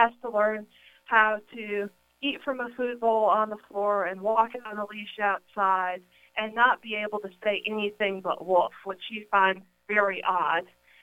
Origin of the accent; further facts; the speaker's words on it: Plano, Texas, United States; I grew up in Plano, Texas. I grew up in a house full of pets